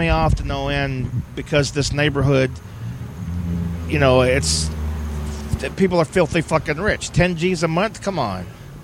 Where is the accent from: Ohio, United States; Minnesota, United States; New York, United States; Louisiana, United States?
Louisiana, United States; New Orleans; born there; most of the people here are from somewhere else, myself included. I was born in New Orleans.